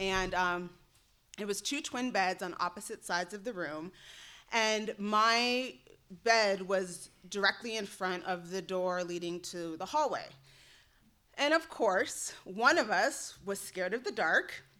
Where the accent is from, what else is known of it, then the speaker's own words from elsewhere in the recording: Denver, Colorado, United States; So I had two parents, an older sister, a younger sister. I grew up in Denver. My grandparents were close.